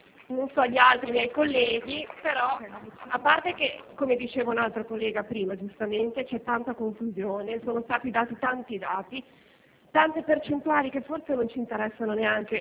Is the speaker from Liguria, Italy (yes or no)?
yes; Genoa, Liguria, Italy; sono di Genova, lavoro in rianimazione.